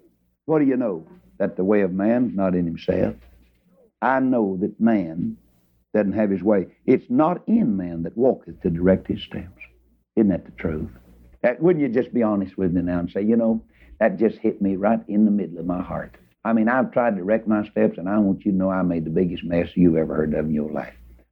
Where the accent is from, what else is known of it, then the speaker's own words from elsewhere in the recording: Texas, United States; Of course, now, you know, I'm from Texas.